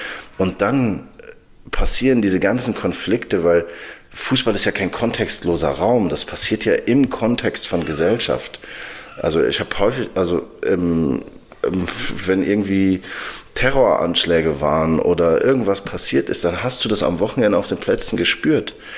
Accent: Sudan; ich komme gebürtig aus dem Sudan, nach über 2 Jahren Krieg in meinem Heimatland

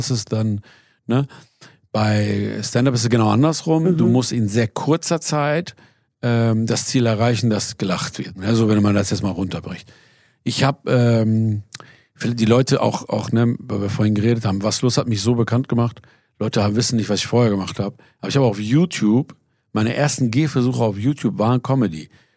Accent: Iran; Ich finde jetzt nicht schlecht, mal auch coole Sachen aus meiner Vergangenheit oder aus dem Iran oder mein Dad oder was.

